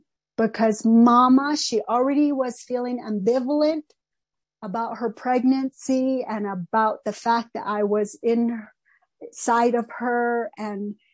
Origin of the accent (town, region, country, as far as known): United States; first language Navajo; English is a second language